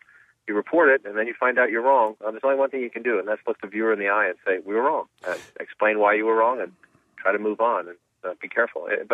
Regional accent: Boston, Massachusetts, United States; I grew up in Dorchester. I got a son at Boston College. All of my siblings are spread out around the Boston area. So it's personal because it's home.

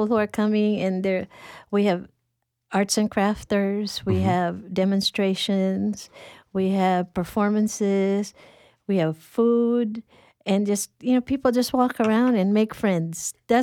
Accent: Philippines; now in United States; I'm from the Philippines, and it costs a lot of money to go home.

